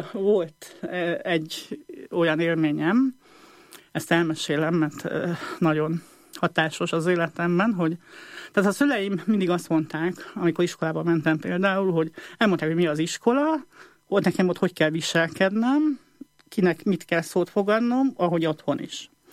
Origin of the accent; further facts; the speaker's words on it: Uzhhorod, Zakarpattia Oblast, Ukraine; a szocialista rendszerben, Ungváron, a Szovjetunióban, ugye, én egy olyan országban születtem, ami ma már nem létezik